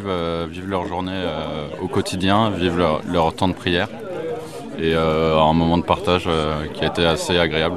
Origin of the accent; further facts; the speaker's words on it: Bordeaux, Nouvelle-Aquitaine, France; je viens de Bordeaux.